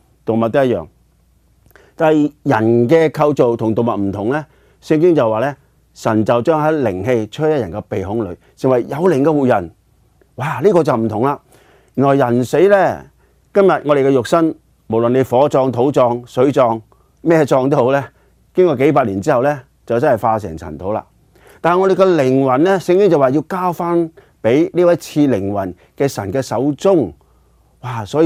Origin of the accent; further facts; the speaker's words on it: China; 特别我哋中国人咧，我哋嘅车牌千祈唔好个四字啊！